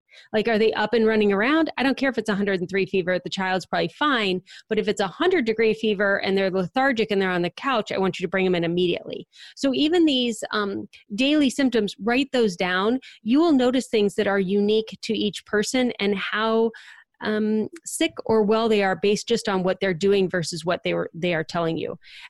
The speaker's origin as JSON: {"language": "English", "region": "Ohio", "country": "United States", "tie": "born or raised there", "lives_now": "Cincinnati, United States", "said": "I grew up in the Akron-Cleveland area"}